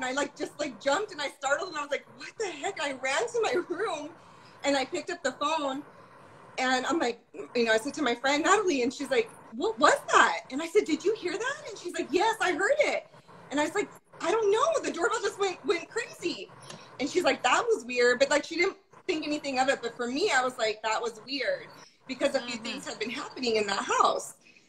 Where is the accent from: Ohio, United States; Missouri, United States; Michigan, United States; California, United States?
California, United States; Anaheim; I'm from the OC. I'm from Anaheim, Yorba Linda area.